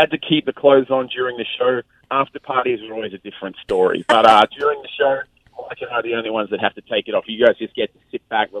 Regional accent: Brisbane, Queensland, Australia; I'm from Brisbane, Australia.

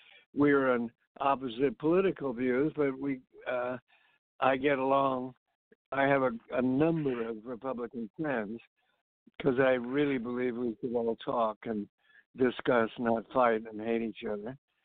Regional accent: England, United Kingdom; born there; And I was born in England, and then I crossed the Atlantic several times in my adventures.

